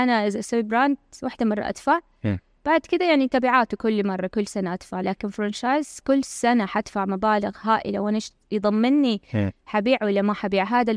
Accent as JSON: {"language": "Arabic", "town": "Mecca", "region": "Makkah Province", "country": "Saudi Arabia", "lives_now": "Riyadh, Saudi Arabia", "said": "طيب انا اول شيء انا من مكه، بداياتي انا ما احسبها ابدا انه من جده، احسبها من مكه"}